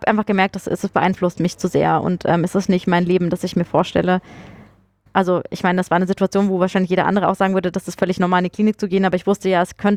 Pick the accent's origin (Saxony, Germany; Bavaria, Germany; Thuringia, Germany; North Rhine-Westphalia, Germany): Bavaria, Germany; Munich; moved away; ich bin aus München weggezogen, bin dann nach Fulda gezogen.